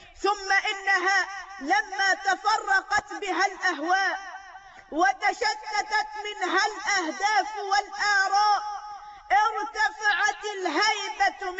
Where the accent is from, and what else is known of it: Egypt